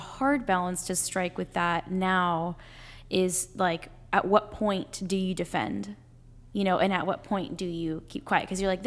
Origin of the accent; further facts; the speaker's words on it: Texas, United States; first language Spanish; English is a second language; And I actually, Spanish is my first language. I'm originally from Texas, so that went away fast.